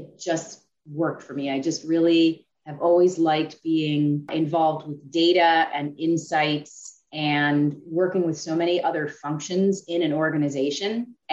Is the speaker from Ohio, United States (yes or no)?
yes; Cleveland, Ohio, United States; now in New York, United States; I grew up in Cleveland, so I was perfectly happy to work in Philadelphia or New York.